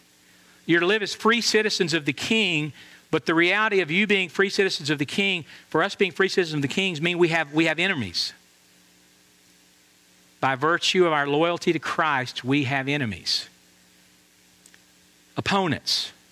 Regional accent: Atlanta, Georgia, United States; I'm from Atlanta. You got nothing on us.

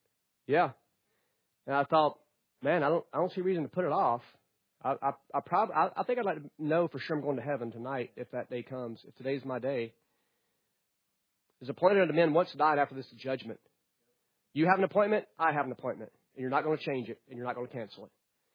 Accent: North Carolina, United States; a church I grew up in North Carolina.

